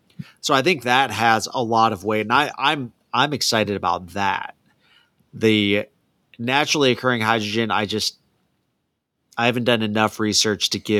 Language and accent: English; Northern United States, United States; And I'm from the North, so I'm not used to all of these traditions and these traditional things for universities